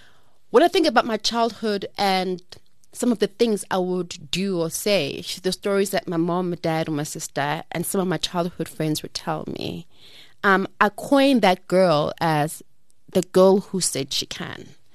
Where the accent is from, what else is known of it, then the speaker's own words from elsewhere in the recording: South Africa; whether I'm South African